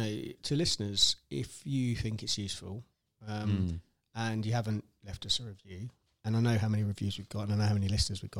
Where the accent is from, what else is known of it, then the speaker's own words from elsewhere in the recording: London, United Kingdom; born there; accent: American; I was born in London, but I've got an American accent. How cool is that?